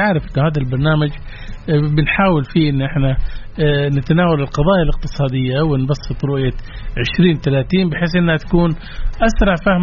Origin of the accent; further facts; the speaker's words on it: Saudi Arabia; احنا تعودنا نشوف المظلات عندنا في السعوديه بشكل مكثف خلال أيام الحج.